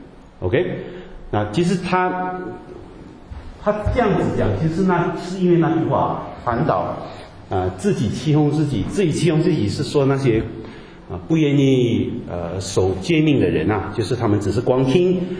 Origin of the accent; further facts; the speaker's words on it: Guangdong, China; accent: Cantonese; 我们广东话有时候啊，这个聪明的人就用口嘛